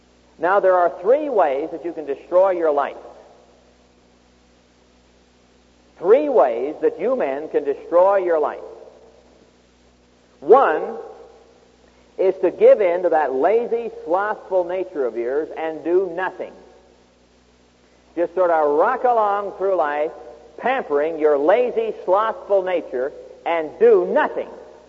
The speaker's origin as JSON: {"language": "English", "region": "Midwest", "country": "United States", "said": "I said, by the way, Doc, did you know I'm from the Midwest? He said, no. I said, yeah, I live just outside Omaha."}